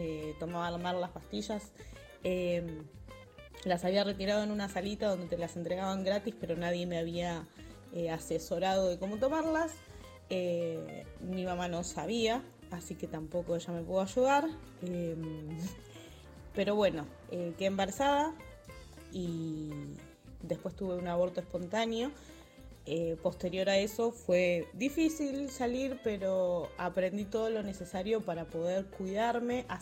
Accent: Caballito, Buenos Aires, Argentina; de Caballito. Hoy tengo 35 años

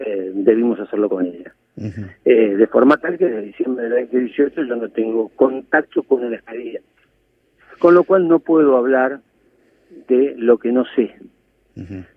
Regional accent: Argentina; lo que nos puede llegar a salvar como argentinos

